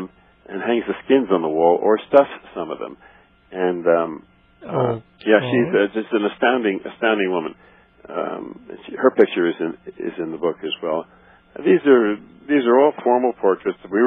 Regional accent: New York, United States; I had a hard time driving up, much less walking up, being a New Yorker.

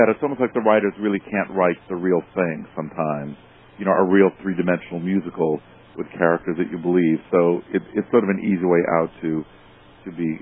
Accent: Massachusetts, United States; accent: Boston; Diner, my Boston accent showing, on Broadway and 50th Street.

